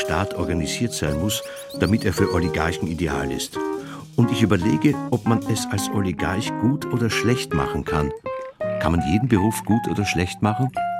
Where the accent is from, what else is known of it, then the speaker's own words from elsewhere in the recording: Switzerland; Ich kann mir das nicht ganz gut vorstellen als Schweizer.